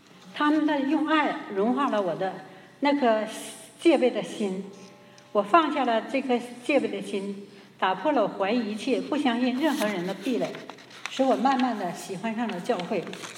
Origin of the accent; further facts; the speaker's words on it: China; moved away; 我当时还因为过去我们从小的时候在国内时候那个要入红卫兵要写申请书嘛